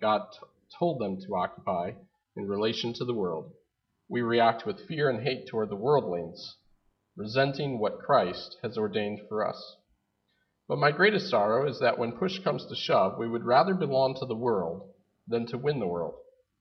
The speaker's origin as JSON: {"language": "English", "region": "Massachusetts", "country": "United States", "tie": "born or raised there", "said": "a friend of mine, Bill Pierce, I grew up with in Massachusetts"}